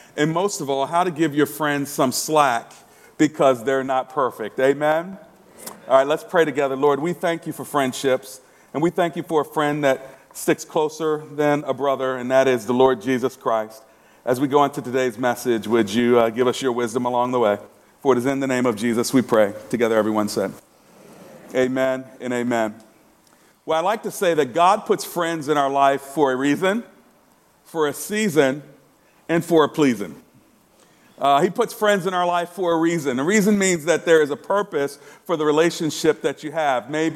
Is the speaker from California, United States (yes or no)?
no; Maryland, United States; and me coming from Prince George's County, Maryland, we didn't like the same heroes.